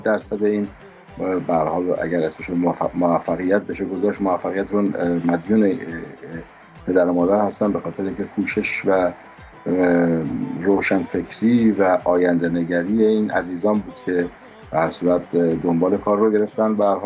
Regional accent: Tehran, Tehran Province, Iran; also born or lived in Juybar; متاسفانه هرگز ندیدم، چون تقریبا زیر یک سال بودم که گردیم به تهران و دیگه هرگز نرفتم اونجا.

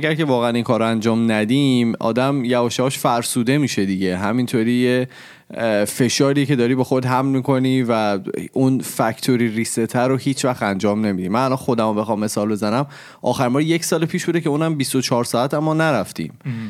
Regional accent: Iran; moved away as an adult; از ایران اومدم تازه،

